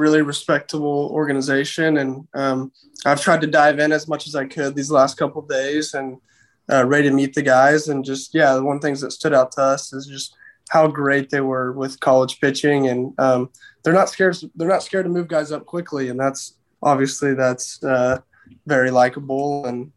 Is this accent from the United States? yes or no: yes; Houston, Texas, United States; but he's from Houston and I'm from the Houston area.